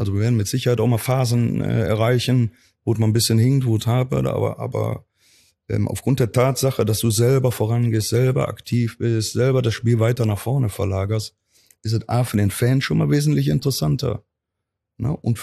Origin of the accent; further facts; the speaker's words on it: Cologne, North Rhine-Westphalia, Germany; Ich bin eine Kölsche Junge, ich wohne hier in Köln, egal wo ich Trainer bin, ob hier Saarbrücken, Rostock, Cottbus. Also meine Heimat wird immer Köln bleiben.